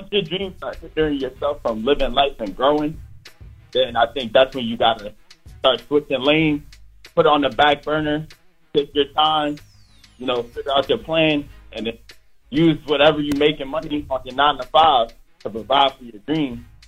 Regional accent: Philadelphia, Pennsylvania, United States; I'm from Philly.

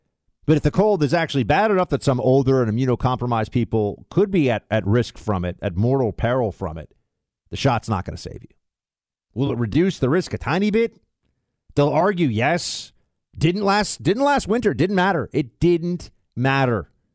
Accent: New York, United States; And I'm going to be up in New York, though, my hometown.

